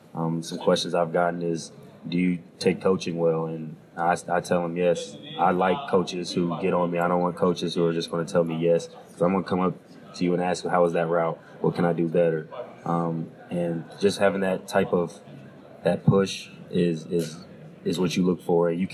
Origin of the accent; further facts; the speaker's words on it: Indiana, United States; I come from Indiana.